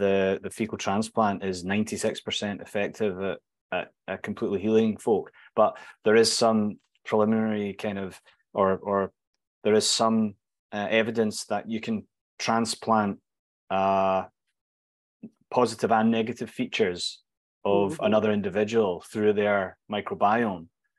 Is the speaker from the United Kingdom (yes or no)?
yes; Glasgow, Scotland, United Kingdom; I was actually pioneered in my hometown of Glasgow.